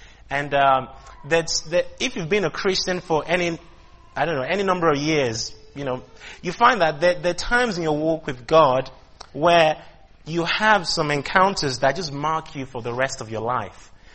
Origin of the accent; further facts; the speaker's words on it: Liberia; born there; I was born in Liberia because my dad was a missionary to Liberia, and my mom is from Ghana as well, and my dad is from Nigeria. So, you know, I kind of grew up in the church